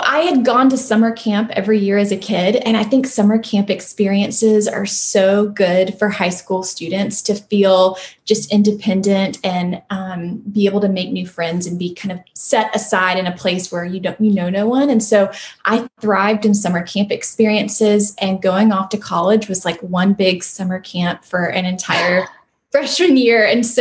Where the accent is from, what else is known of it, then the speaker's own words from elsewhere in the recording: Griffin, Georgia, United States; I grew up in Middle Georgia. I don't think most of your listeners would know Griffin, Georgia, but it's near Macon, which is a more mid-sized community in Georgia.